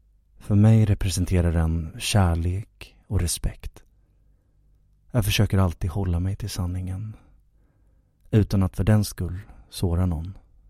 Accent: Nykvarn, Stockholm County, Sweden; Jag kommer från Nykvarn, ett litet brukssamhälle utanför Södertälje i Stockholms län. Det är där jag har mina rötter

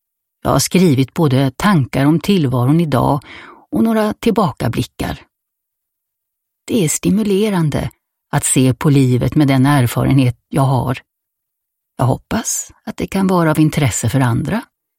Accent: Stockholm, Stockholm County, Sweden; Jag är född i Stockholm och har bott där större delen av mitt liv. Min ungdomsmiljö var borgerlig. Jag gick i flickskola i Stockholm och tog studenten i Göteborg 1943.

